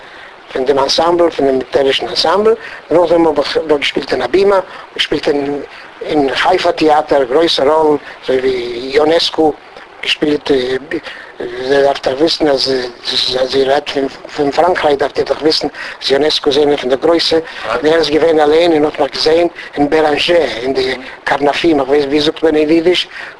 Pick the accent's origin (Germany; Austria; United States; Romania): Romania; Ștefănești, Botoșani County; born there; first language Yiddish; German is a second language; In Stefanest. Stefanest ist ein kleines Städtel in der Grenze mit Russland. Und da ist ein größer Zadig, das ist Stefanester Rebbe. Und ich bis 7 Jahre habe ich nicht geredet, keine andere Sprache, nur Jiddisch.